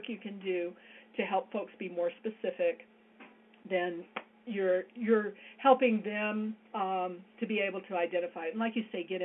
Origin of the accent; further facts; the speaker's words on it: Atlanta, Georgia, United States; born there; And just to sort of, I don't know, let you know, I was born in Atlanta.